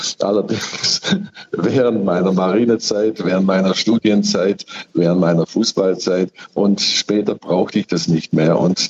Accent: Munich, Bavaria, Germany; also born or lived in Tegernsee; Mein Vater hatte meine Mutter und mich ausgelagert aus München. Klar, im Frühjahr 1943 waren schon die großen Bombenangriffe auf München und es war ihm zu gefährlich. Und deswegen 4 Tage Tegernsee zur Entbindung

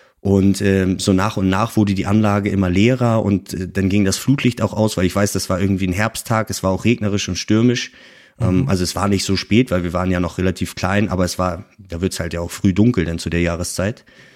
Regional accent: Hamburg, Germany; ich bin behütet aufgewachsen so in der Kindheit. Wir hatten ein gemütliches Häuschen mit Garten am Rand von Hamburg.

